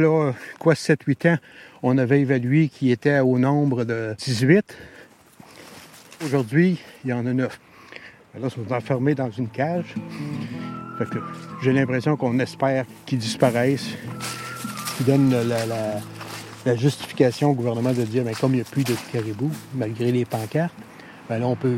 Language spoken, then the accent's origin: French; Quebec, Canada; Et je suis né ici, en Abitibi, quand j'étais jeune. On jouait dans le bois, c'était notre terrain de jeu.